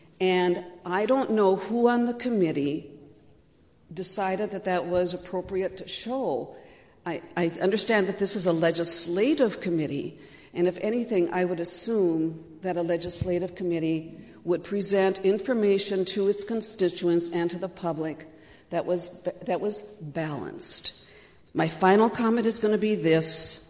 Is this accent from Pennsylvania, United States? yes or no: no; St. Cloud, Minnesota, United States; I'm from St. Cloud.